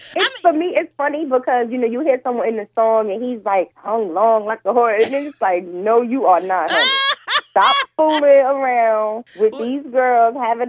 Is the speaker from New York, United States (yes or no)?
yes; Brooklyn, New York, United States; I am definitely from Brooklyn.